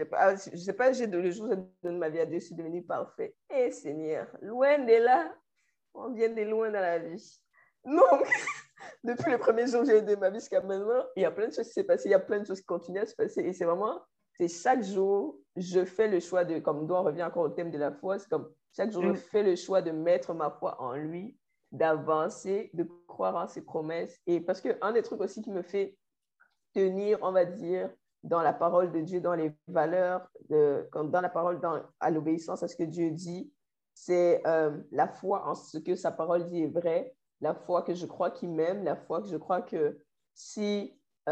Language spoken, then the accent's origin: French; Cameroon; Cameroonian 100% all the way.